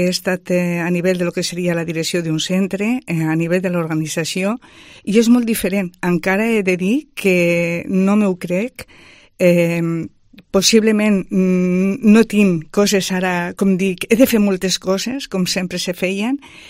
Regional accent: Calatayud, Aragon, Spain; also born or lived in Gallur; now in Lleida, Spain; Jo vaig néixer a un poble de l'Aragó, de Saragossa, es diu Gallur. Mai vaig estar allà perquè només va ser néixer allà, però m'he criat a Calatayud, en un altre poble de la part de Saragossa.

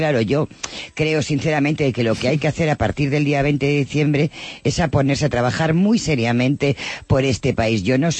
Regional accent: Vigo, Galicia, Spain; Las encuestas en Vigo, de donde yo soy, decían que íbamos a tener 13 concejales y tuvimos 17.

